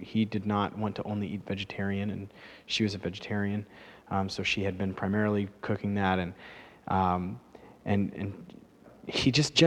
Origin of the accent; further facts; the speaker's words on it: Minnesota, United States; because we're Minnesotan, we are hospitable people.